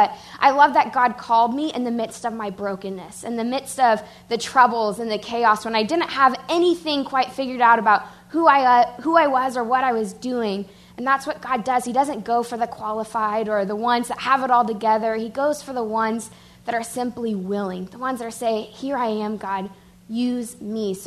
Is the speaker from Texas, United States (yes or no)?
yes; Texas, United States; and we're from Texas, so manners is a really big deal, being polite.